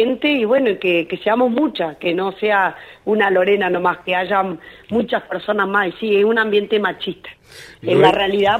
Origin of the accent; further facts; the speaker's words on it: Comodoro Rivadavia, Chubut, Argentina; yo soy de acá de Comodoro